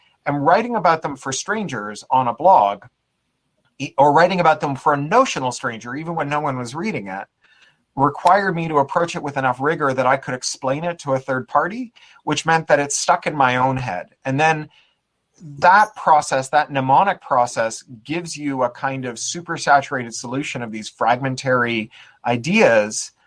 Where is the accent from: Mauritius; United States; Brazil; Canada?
Canada; Toronto, Ontario; You know, I grew up in Toronto.